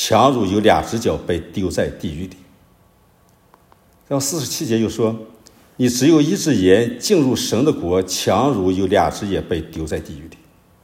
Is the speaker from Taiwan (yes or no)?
no; China; 但实际上呢，人是有灵魂的，特别我们中国人，我们的文化告诉我们人是有灵魂的。